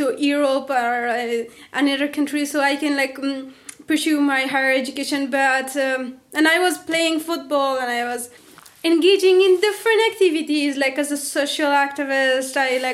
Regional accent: Kabul, Afghanistan; moved away as an adult; I was born in Kabul, and I grew up there, and I was like there for 20 years

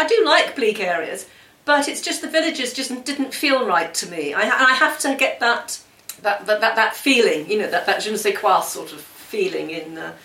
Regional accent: South West England, United Kingdom; now in France; Dartmoor, because I'm from Devon originally, and I do miss Dartmoor.

